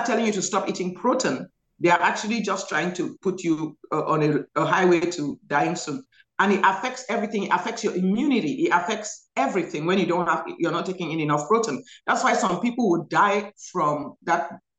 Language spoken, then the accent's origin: English; Cameroon; born there; I come from, I was born in Cameroon, West Africa.